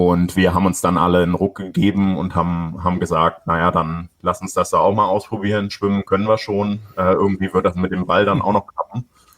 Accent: Schwedt an der Oder, Brandenburg, Germany; Ich komme aus Schwedt an der Oder. Das ist in Brandenburg im Nordosten von Berlin, ungefähr 100 Kilometer nordöstlich, an der polnischen Grenze direkt und quasi absolute Wasserball-Provinzstadt.

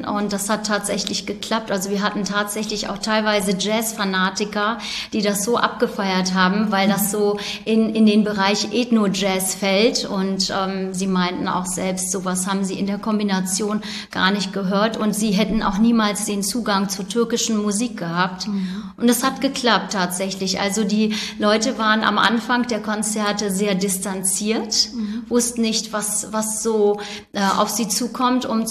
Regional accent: Hannover, Lower Saxony, Germany; Also ich bin hier in Hannover geboren und aufgewachsen, bin hier zur Schule gegangen und habe eigentlich die Türkei immer nur besucht.

